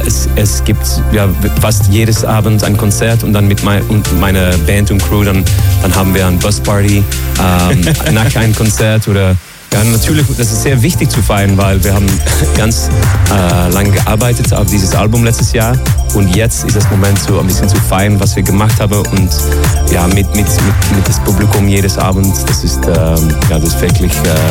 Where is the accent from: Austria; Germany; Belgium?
Belgium; German is a second language; ich bin aufgewachsen in Belgien, also ich denke, alle in Belgien haben so wirklich ein Down-to-Earth-Mentality, weil wir sind ein kleines Land